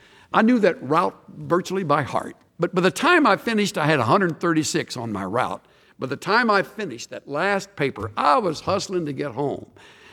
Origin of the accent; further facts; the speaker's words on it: Houston, Texas, United States; Years ago, when I was growing up in Houston, down at Galveston, they built the first high-rise hotel that I can remember.